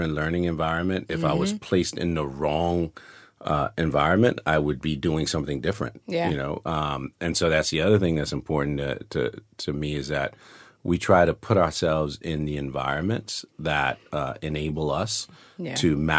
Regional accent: Liberia; my mother's from Sierra Leone, my father's from Liberia, and I was born and raised in Liberia.

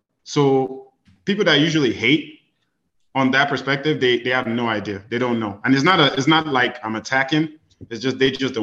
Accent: Nigeria; And I said, I'm from Nigeria.

